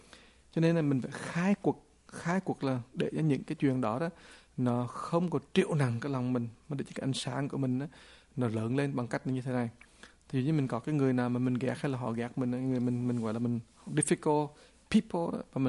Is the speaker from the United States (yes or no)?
yes; California, United States; Mà tại vì mình dân California mà đâu có bao giờ mình mặc cái áo đâu mà dày tịt đâu